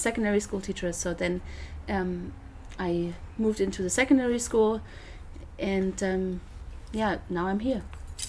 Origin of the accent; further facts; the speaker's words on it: Rödermark, Hesse, Germany; So I grew up in Rödermark, which is about like 10 kilometers south of here.